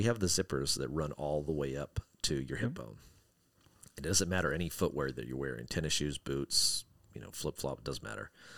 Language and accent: English; Wyoming, United States; I grew up in Wyoming, and I remember as a kid always having those, you know, my mom sending me out to play in the snow, right?